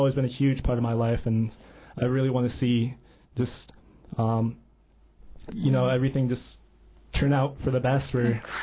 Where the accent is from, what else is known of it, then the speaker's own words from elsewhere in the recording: Alaska, United States; I was raised here in Southeast where Tsingit is one of the biggest tribes around here.